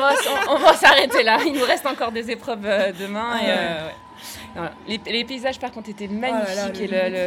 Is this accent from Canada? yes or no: no; Réunion, France; On est de La Réunion